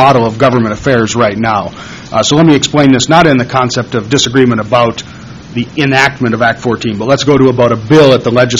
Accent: Amory, Wisconsin, United States; now in Milwaukee, United States; I was home in my hometown of Amory, Wisconsin, which, if you ever seen the Wisconsin map, Amory's up there. Small farm town of about 2,800 people, more cows than people

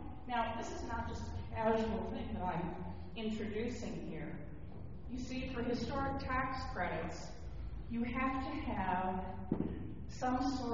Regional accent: Wisconsin, United States; I'm the out-of-town consultant, but I'm from Milwaukee County. My mom is here, and she's 97 years old

